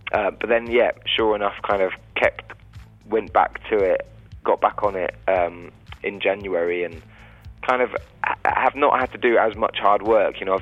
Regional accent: England, United Kingdom; I mean, it was a whole lifestyle change for me as an Englishman.

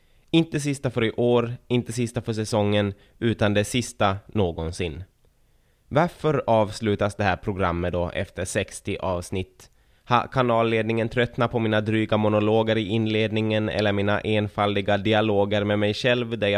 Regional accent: Ostrobothnia, Finland; Och jag vet inte som österbottning vad den här känslan är, men någonstans känns det lite som stolthet.

